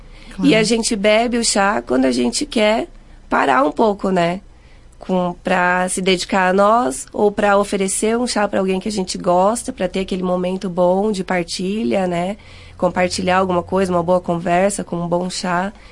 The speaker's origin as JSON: {"language": "Portuguese", "town": "Cuiabá", "region": "Mato Grosso", "country": "Brazil", "moved": "as an adult", "said": "Eu sou de Cuiabá. É, eu vim porque eu queria mudar de vida, eu queria realmente morar num lugar mais tranquilo"}